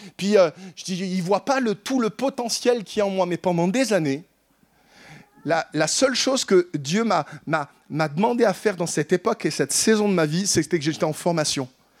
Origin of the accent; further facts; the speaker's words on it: France; Ah, ça, en tant que Français, qu'est-ce qu'on a une capacité à dire ce qui n'est pas bon chez les gens?